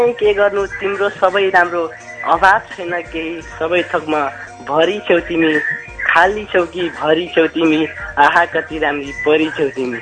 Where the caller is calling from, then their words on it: Ghorahi, Lumbini Province, Nepal; दाङ घोराईदेखि हो